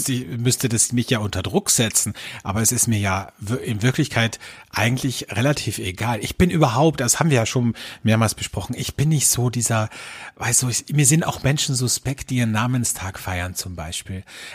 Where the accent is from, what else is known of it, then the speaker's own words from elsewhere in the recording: Austria; bei uns in Österreich